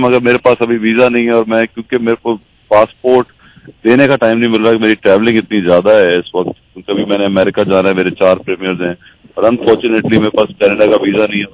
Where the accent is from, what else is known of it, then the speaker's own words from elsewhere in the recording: Punjab, Pakistan; میں پنجابی ہوں